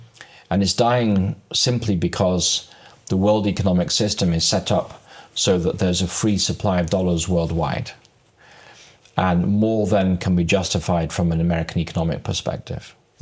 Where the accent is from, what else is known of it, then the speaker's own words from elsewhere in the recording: England, United Kingdom; now in United States; Well, as you can tell from my accent, Ronnie, I'm from England. And I came to America in 2007.